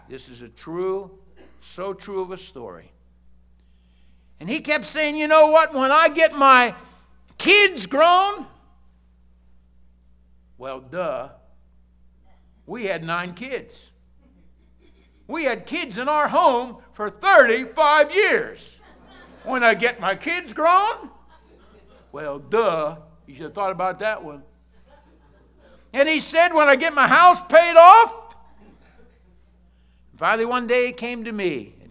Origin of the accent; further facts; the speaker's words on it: Pennsylvania, United States; I'm from Pennsylvania. You'll have to forgive me.